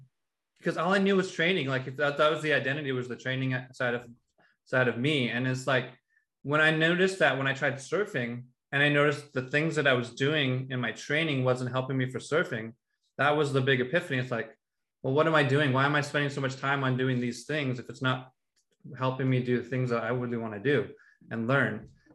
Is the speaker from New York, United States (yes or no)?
no; California, United States; moved away as an adult; now in Mexico; So 6 years ago, I moved to Mexico just because something just didn't feel right